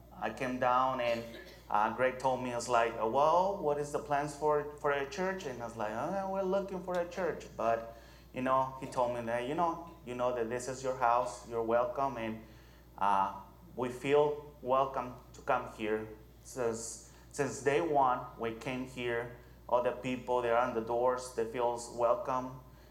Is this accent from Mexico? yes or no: yes; Mexico; I'm coming from Mexico.